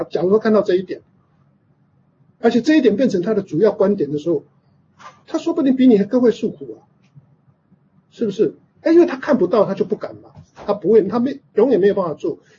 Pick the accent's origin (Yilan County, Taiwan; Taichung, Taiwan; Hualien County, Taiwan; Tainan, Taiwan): Yilan County, Taiwan; Yilan; now in United States; 我以前在台湾宜兰，我觉得我们家乡最糟糕，就只有芭乐，只有莲雾啊，只有茭白笋啊